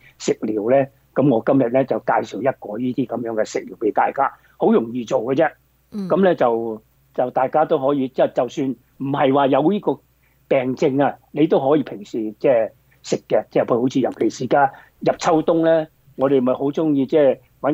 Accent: Guangdong, China

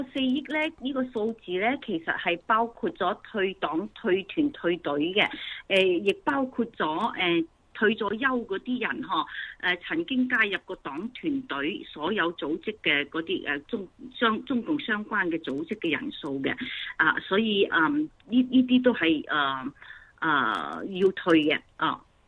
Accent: China; 我哋中國人

